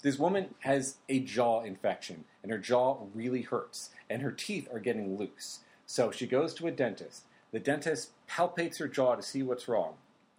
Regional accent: South Orange, New Jersey, United States; I'm from South Orange, and I drive through Orange every day to get to work.

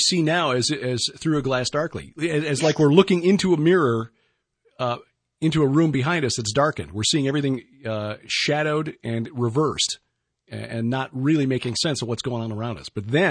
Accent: Chicago, Illinois, United States; born there; That's like saying I'm a Chicagoan ethnically because I was born there. No, I'm German, Swedish, Welsh, right. English.

